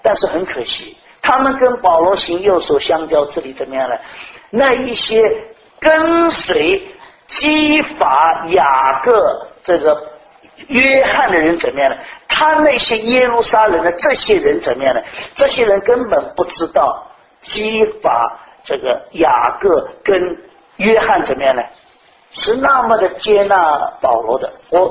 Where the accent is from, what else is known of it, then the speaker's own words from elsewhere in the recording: China; 我觉得我们中国人的礼义廉耻四维八德